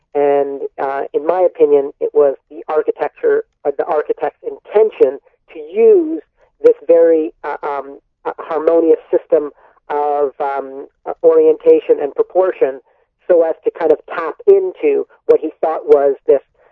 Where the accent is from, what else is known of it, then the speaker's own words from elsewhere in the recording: Winnipeg, Manitoba, Canada; a legislative building in my hometown of Winnipeg.